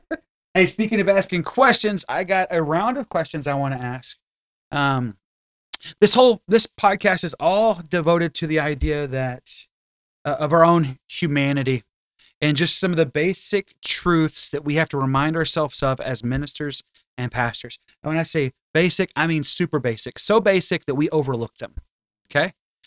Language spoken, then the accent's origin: English; the South, United States; Hey, for some of us Southerners, I just need you to slow down a little bit, okay?